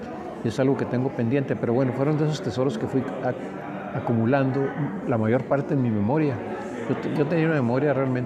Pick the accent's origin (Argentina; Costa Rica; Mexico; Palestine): Mexico; Chihuahua; accent: northern Mexican; also born or lived in Mexico City; mi acento norteño, porque yo sé que en el sur yo vivía en la Ciudad de México algunos años cuando era muy joven, hablaba uno y decían: tú eres de Chihuahua